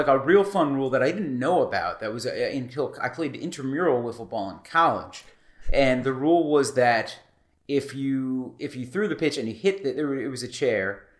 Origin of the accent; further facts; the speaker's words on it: New York, United States; So stickball was big where I grew up on Long Island.